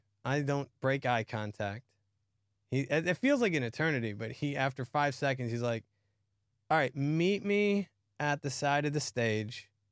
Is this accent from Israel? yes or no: yes; Israel; now in United States; I'm from Israel. I do lighting.